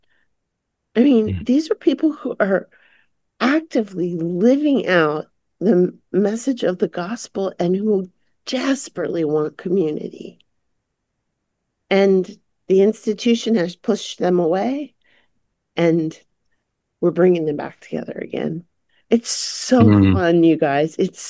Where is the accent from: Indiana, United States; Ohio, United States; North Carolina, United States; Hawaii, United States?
Hawaii, United States; I grew up here in Hawaii. I don't know if you guys know that. I'm Native Hawaiian, Indigenous Hawaiian Chinese